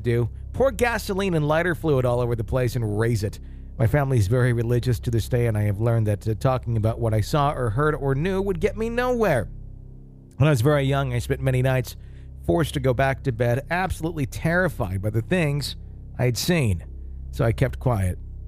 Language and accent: English; the South, United States; Growing up in the South, we are all aware of slavery